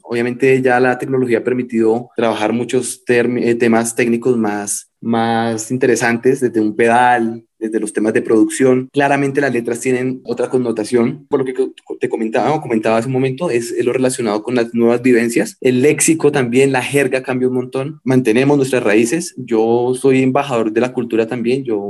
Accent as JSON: {"language": "Spanish", "town": "Ráquira", "region": "Boyacá", "country": "Colombia", "said": "Entonces no queríamos desligarnos tampoco de lo que somos, como boyacenses, como raquireños."}